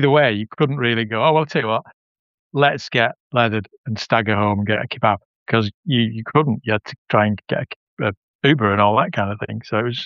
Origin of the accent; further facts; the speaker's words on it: Bolton, North West England, United Kingdom; We're from Bolton. We think this is nice. Best of Bolton.